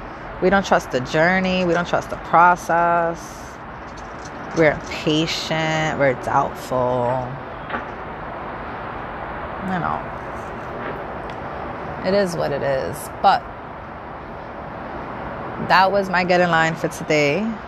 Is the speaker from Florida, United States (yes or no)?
no; New York City, New York, United States; I'm from New York City, the Bronx, the borough of the Bronx.